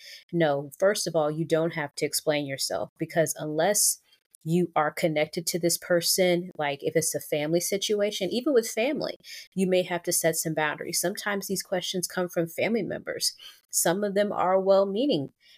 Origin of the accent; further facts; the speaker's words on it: the South, United States; I can only say because I grew up in the South, bless those people's hearts.